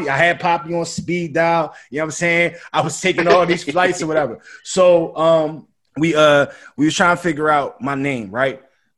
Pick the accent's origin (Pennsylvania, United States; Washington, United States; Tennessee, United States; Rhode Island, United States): Pennsylvania, United States; Philadelphia; I'm from Southwest Philly.